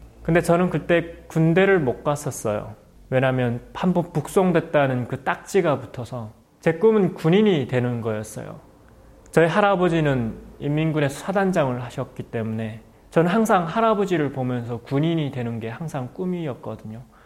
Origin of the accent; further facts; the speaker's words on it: North Korea; now in South Korea; 뭐 아직도 제 인생의 대부분은 북한에서 이제 살긴 했었지만